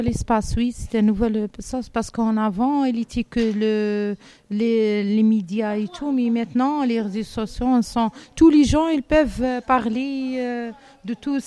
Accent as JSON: {"language": "French", "country": "Algeria", "second_language": "French", "said": "comme chez nous en Algérie"}